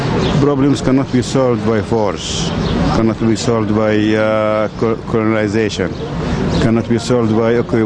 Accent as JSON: {"language": "English", "country": "Saudi Arabia", "said": "I am from Saudi Arabia"}